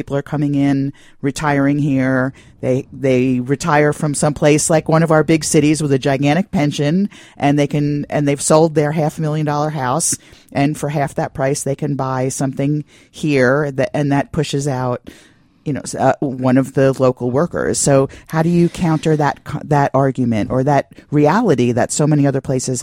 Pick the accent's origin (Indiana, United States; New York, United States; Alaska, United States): New York, United States; I'm from New York. That totally wasn't like it.